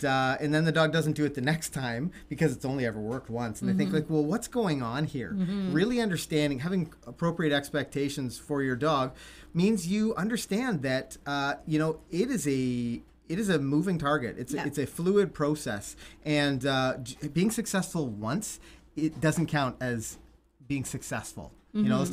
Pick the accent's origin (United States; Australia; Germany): Australia; accent: Australian; I see our moderation crew is sending me messages about my Australian accent.